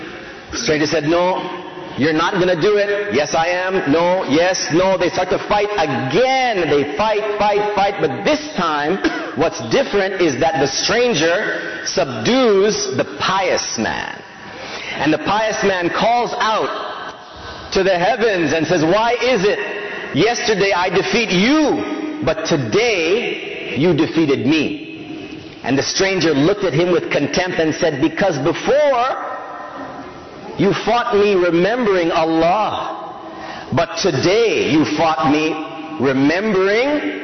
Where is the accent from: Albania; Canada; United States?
Canada; born there; When it comes to my citizenship, I was born here in Canada.